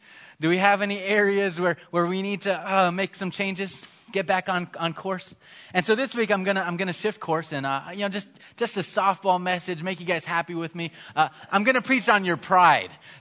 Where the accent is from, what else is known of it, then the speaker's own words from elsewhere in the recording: Missouri, United States; I grew up myself in Missouri. In Missouri, Missouri claimed to be the buckle of the Bible Belt. I mean, that was something we were so proud of.